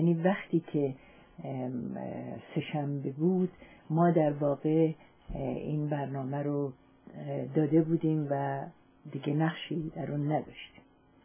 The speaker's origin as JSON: {"language": "Persian", "country": "Iran", "said": "به عنوان یک زن، به عنوان یک مادر و به عنوان یک ایرانی."}